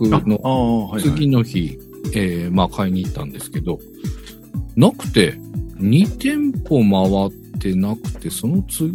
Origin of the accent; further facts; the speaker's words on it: Kanagawa, Japan; 私の地元である神奈川県なので、